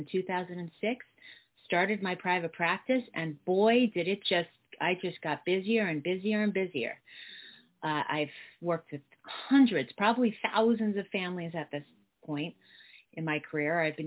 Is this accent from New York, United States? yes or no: yes; New York, United States; now in Los Angeles, United States; Well, I'm originally from New York. Now I live in Los Angeles. I came to Los Angeles to be in the arts and film and theater because I did a lot of theater in New York